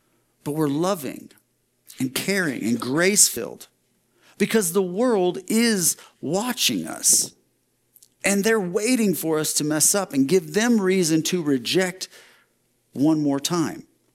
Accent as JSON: {"language": "English", "region": "Texas", "country": "United States", "tie": "born or raised there", "said": "And, you know, I grew up in Texas where if it ever snowed, it lasted for like 24 hours and then it was gone"}